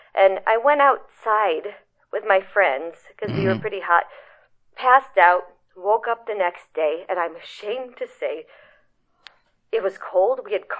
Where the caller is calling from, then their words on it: Butte, Montana, United States; from Butte, Montana.